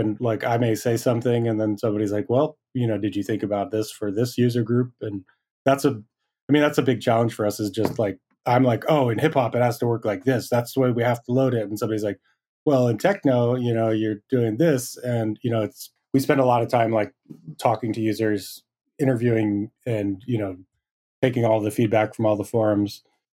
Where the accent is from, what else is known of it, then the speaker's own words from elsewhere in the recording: Philadelphia, Pennsylvania, United States; Yeah, so I'm mostly from Philadelphia. This is where I grew up.